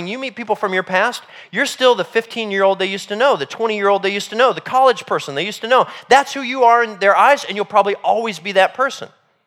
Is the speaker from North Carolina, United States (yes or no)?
yes; Salisbury, North Carolina, United States; I met somebody from my hometown, Salisbury, North Carolina, where I grew up as a teenager